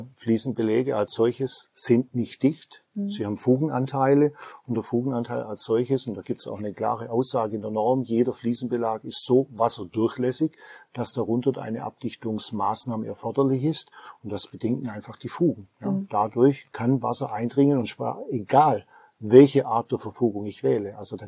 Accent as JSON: {"language": "German", "region": "Baden-Württemberg", "country": "Germany", "said": "zumindest bei uns im Schwabenland"}